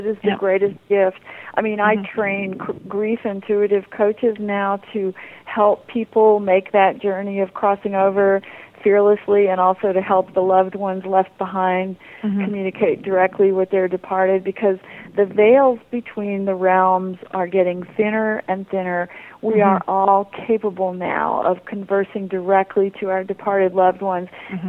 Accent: New Orleans, Louisiana, United States; I grew up in New Orleans, and I came from a long line of Creole Cajun women with the sight, as they called it.

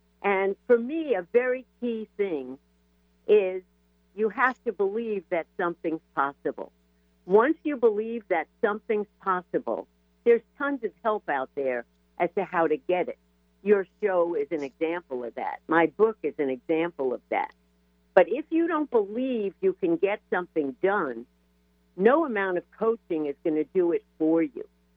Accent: New York, United States; I was raised in New York in the suburbs.

